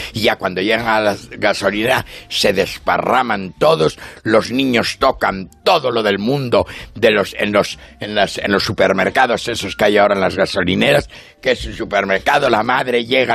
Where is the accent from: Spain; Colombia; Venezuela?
Spain; porque como español de a pie, que no entiende nada, voy a contarlo.